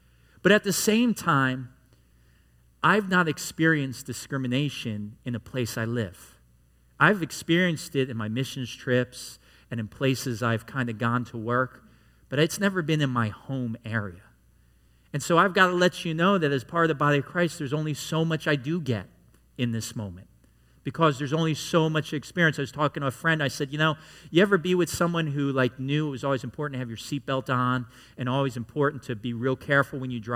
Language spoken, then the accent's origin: English; New York, United States; I grew up in New York, so I'm used to a little bit more diversity than is down here.